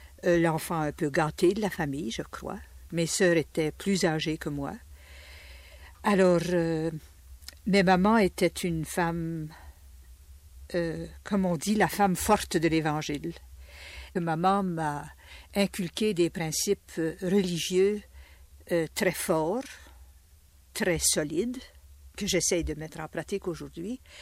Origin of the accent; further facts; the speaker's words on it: Sainte-Anne-des-Chênes, Manitoba, Canada; Je suis née au Manitoba, à Sainte-Anne-des-Chênes, un petit village qui est à environ 30 000 de Winnipeg.